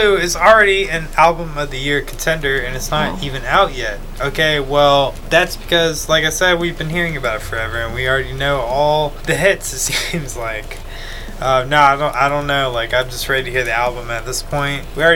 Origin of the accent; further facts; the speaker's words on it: North Carolina, United States; Okay, so North Carolina. We're also from North Carolina.